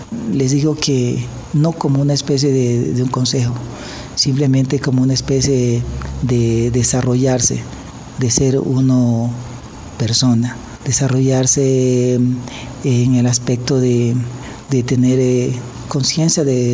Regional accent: Medellín, Antioquia, Colombia; now in Ecuador; Vengo de Medellín, una tierra pues que hay que luchar para sobrevivir más que nada. Los primeros años aquí en Ecuador pues fueron muy pesados, no conocía a nadie.

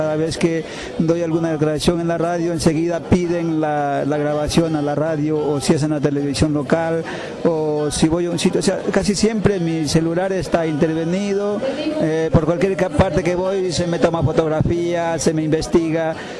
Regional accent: Orellana, Ecuador; de la Red de Líderes …, de la provincia de Arellano, Ecuador, en la Amazonía ecuatoriana. Bueno, yo vivo 33 años en la provincia de Arellano

